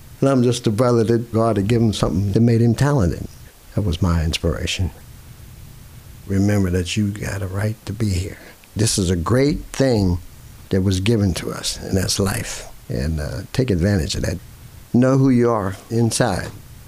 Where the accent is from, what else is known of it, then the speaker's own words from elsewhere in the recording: McKeesport, Pennsylvania, United States; born there; And I was born around here in McKeesport, and when steel mills were going, and everything was booming.